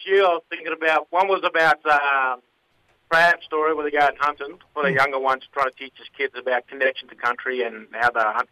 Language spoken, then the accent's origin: English; Cairns, Queensland, Australia; Yeah, so I'm originally from up Cairns. So I'm a Gimel Wanabara Yirinji. So I'm from the Cairns area.